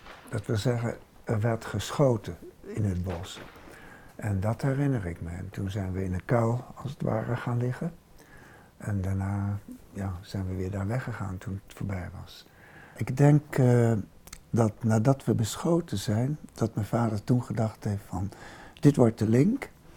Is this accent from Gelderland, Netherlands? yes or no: no; Amsterdam, North Holland, Netherlands; ben geboren 9 november 1938 in Amsterdam. En daar ben ik de eerste 3 jaar opgegroeid en daarna ben ik ondergedoken.